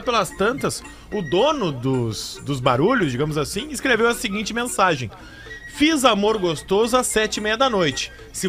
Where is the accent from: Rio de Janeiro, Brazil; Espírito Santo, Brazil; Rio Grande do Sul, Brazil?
Rio Grande do Sul, Brazil; Santa Maria; Eu sou gaúcha de Santa Maria e lembro muito da minha infância